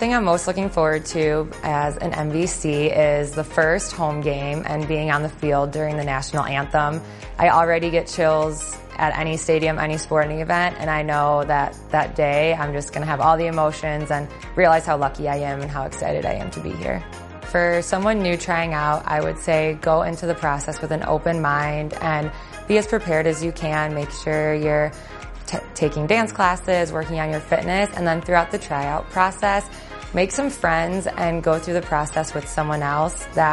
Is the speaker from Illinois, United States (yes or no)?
yes; Chicago, Illinois, United States; I'm from Chicago, Illinois, and this is my rookie season.